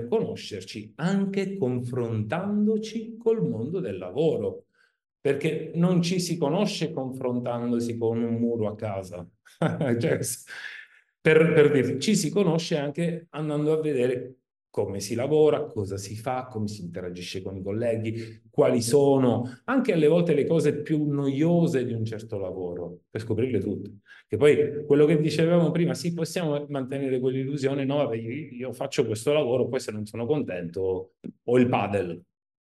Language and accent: Italian; Syracuse, Sicily, Italy; also born or lived in France; Io ho una mamma francese, un padre italiano, quindi sono nato in Francia, e poi sono cresciuto a Siracusa, in Sicilia.